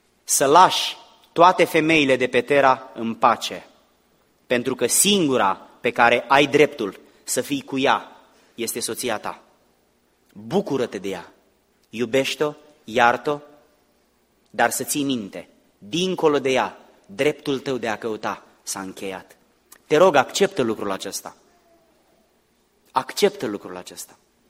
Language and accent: Romanian; Romania; now in United States; Noi suntem români și avem cultura noastră din România.